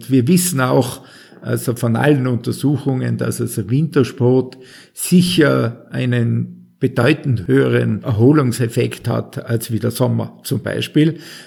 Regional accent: St. Anton am Arlberg, Tyrol, Austria; Ja, also für mich ist logisch meine Heimat nach wie vor.

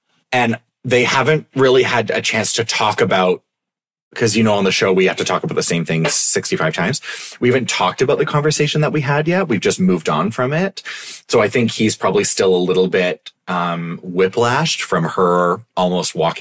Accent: Canada; Just being Canadian at the Niagara Falls.

